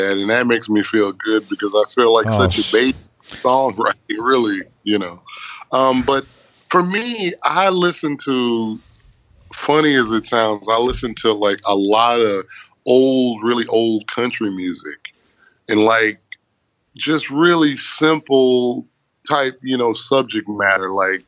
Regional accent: California, United States; I was born actually in California, born and raised.

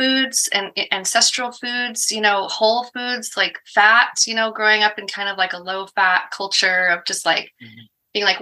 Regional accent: Oregon, United States; also born or lived in Bay Area; So, well, we both kind of basically grew up in Oregon, but we were down in the Bay Area, for about 5 years for Nathan to go to grad school at UC Berkeley.

